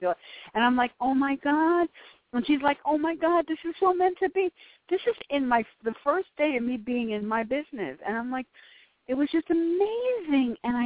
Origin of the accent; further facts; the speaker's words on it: Bronx, New York, United States; where are you from in New York? And I said, the Bronx.